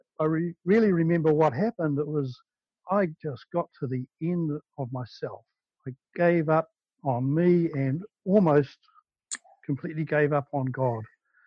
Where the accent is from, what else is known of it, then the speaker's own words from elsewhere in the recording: New Zealand; I'm from New Zealand.